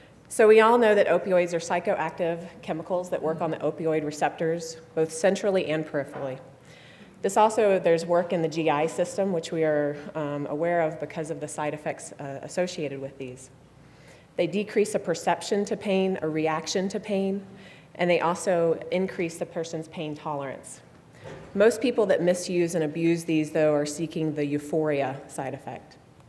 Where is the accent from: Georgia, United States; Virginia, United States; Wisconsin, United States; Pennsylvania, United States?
Virginia, United States; Born and raised in Virginia, I did my undergraduate training at the University of Alabama in athletic training.